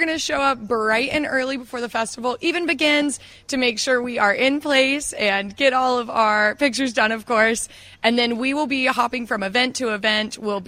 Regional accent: Fort Mill, South Carolina, United States; I've grown up in Fort Mill, and I've always loved the town. But going to college, you know, Fort Mill was my hometown.

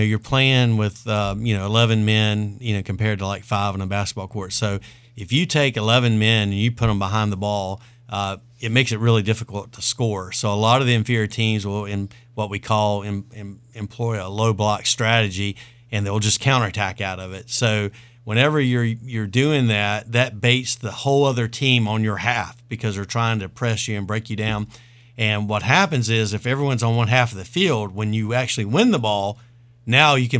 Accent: the Carolinas, United States; I've been a sports fan of, you know, college basketball growing up in the Carolinas and went to NC State back in the Valvano days.

